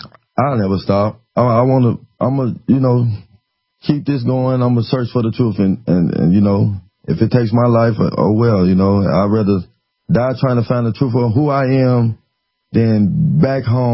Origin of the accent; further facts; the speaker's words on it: Little Rock, Arkansas, United States; No, I was raised in Little Rock. I went to McClellan High School off God Springs in Little Rock.